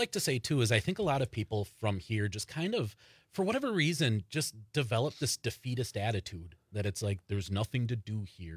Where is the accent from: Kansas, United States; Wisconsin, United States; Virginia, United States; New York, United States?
Wisconsin, United States; Green Bay; Green Bay.